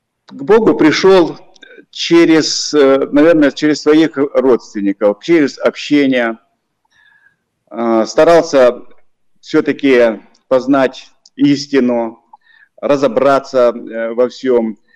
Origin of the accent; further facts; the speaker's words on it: Kherson Oblast, Ukraine; Родился я на Херсонщине, вырос там, учился.